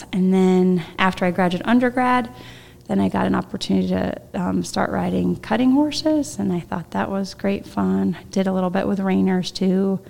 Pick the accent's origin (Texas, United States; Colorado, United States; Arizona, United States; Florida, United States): Florida, United States; And I grew up in Florida, and the humidity and the heat was horrible